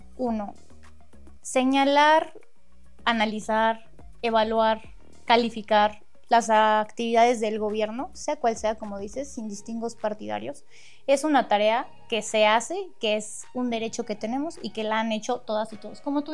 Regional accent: Mexico; porque así somos los mexicanos

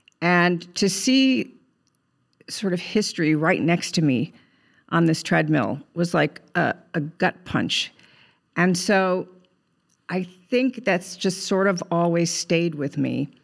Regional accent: Cleveland, Ohio, United States; also born or lived in New York; now in Los Angeles, United States; At Cleveland, Ohio.

